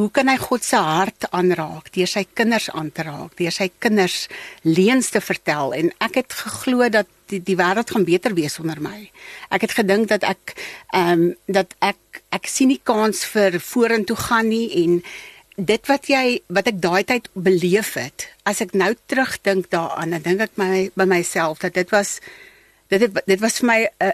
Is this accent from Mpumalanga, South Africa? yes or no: yes; Barberton, Mpumalanga, South Africa; born there; ek is gebore in Barberton